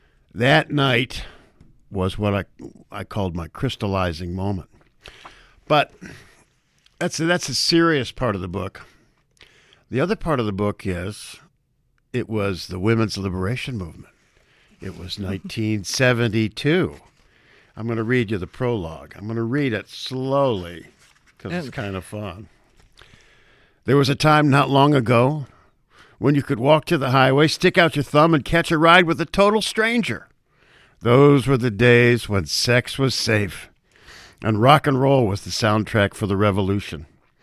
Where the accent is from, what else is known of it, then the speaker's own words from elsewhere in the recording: United States; And they saw I was from America, and there was this instinctive look of hatred and anger in their eyes.